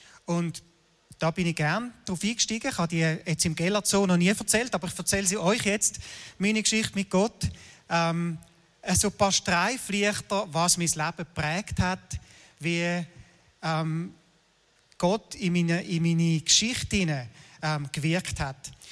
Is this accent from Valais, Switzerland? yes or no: no; Winterthur, Zurich, Switzerland; born there; Am 7. Januar 1964 bin ich geboren in Winterthur.